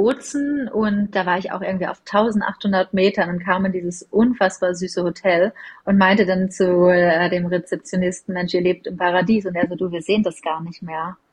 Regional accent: Northern Germany, Germany; tatsächlich als Norddeutsche bin ich der Skifahrer

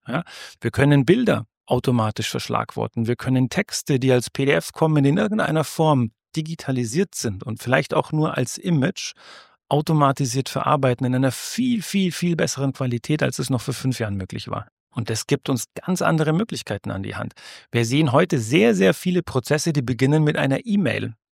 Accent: Munich, Bavaria, Germany; ich komme aus München

